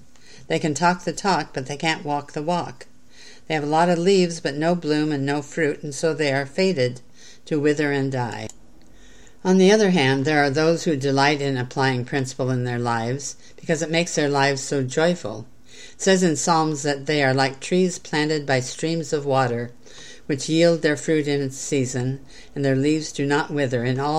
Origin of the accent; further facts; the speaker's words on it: Pacific Northwest, United States; I grew up in the Northwest, where we have some of the world's most beautiful trees.